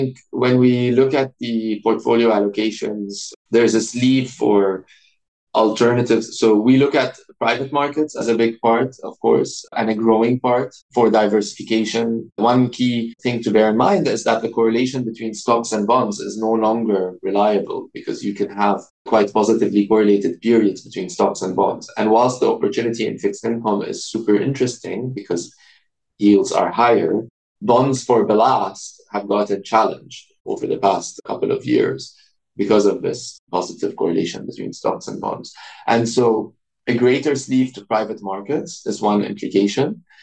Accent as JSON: {"language": "English", "town": "Beirut", "region": "Beirut Governorate", "country": "Lebanon", "said": "so I'm from Lebanon. I was born in Beirut. And in my country, the tradition is that the first gift for newborn babies is gold."}